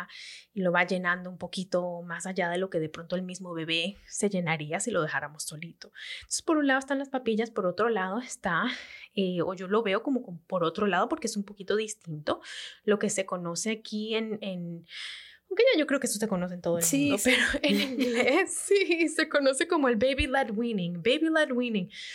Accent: Venezuela; como venezolanas que somos

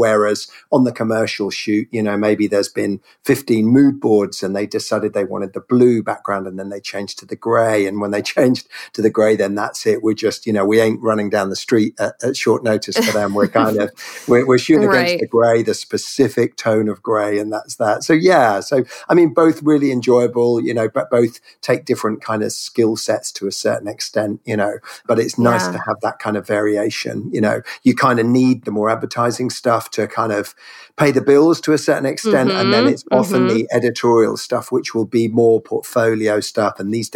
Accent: South West England, United Kingdom; born there; now in London, United Kingdom; I was actually born in Cornwall, right over in the West Country. But yeah, I've spent kind of the last 20 years or so in London.

